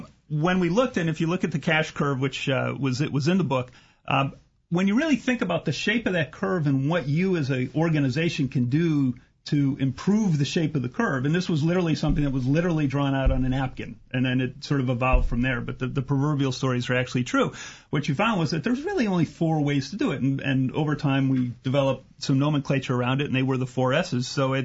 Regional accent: Midwest, United States; I grew up in the Midwest. I'm a really practical guy.

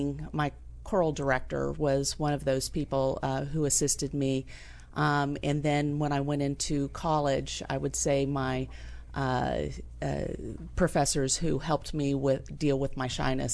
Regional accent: Richardson, Texas, United States; also born or lived in Wilmington, Delaware; Originally Wilmington, Delaware, but I grew up in Texas.

